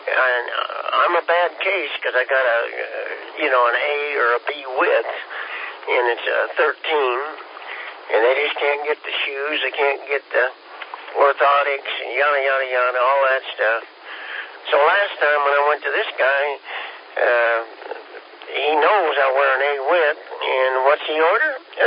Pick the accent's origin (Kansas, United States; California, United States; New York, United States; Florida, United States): Kansas, United States; But I'm like you. I'm from Kansas.